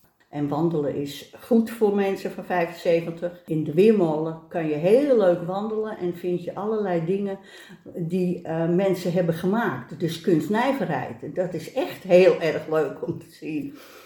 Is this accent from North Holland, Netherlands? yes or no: yes; Amsterdam, North Holland, Netherlands; born there; Ik ben geboren in Amsterdam in 1946 en ik woon in de Weermolen.